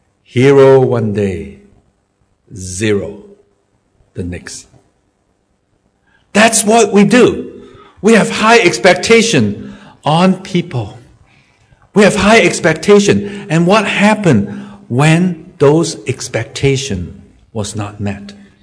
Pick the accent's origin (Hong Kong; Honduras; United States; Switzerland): Hong Kong; I am from Hong Kong.